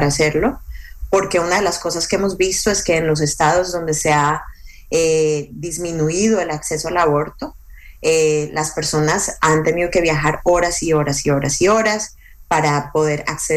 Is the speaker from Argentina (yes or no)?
no; Colombia; el único deporte que conozco es el fútbol, porque soy de Colombia.